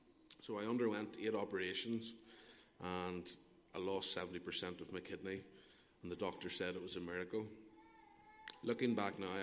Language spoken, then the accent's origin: English; Lisburn, Northern Ireland, United Kingdom; I grew up just outside of Lisburn. I was born on the 20th of the 11th, 1991.